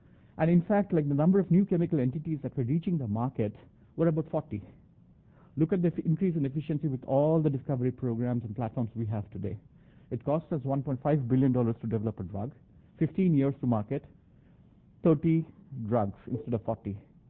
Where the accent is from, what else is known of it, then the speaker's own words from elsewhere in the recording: India; I mean, so I'm from India, having been to a medical school there, I know what the status of the buying power of people there is.